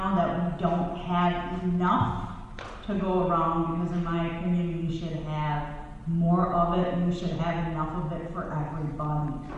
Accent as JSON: {"language": "English", "town": "Monroe", "region": "Wisconsin", "country": "United States", "lives_now": "Milwaukee, United States", "said": "So I'm from Monroe, Wisconsin. I've only been in Milwaukee a year."}